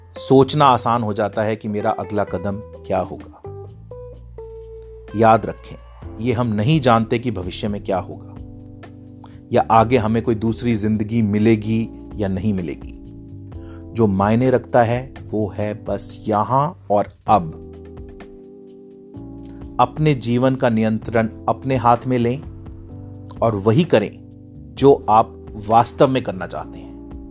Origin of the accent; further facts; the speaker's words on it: Faridabad, Haryana, India; army छोड़कर मैं वापस आ गया और मेरे होम टाउन फरीदाबाद में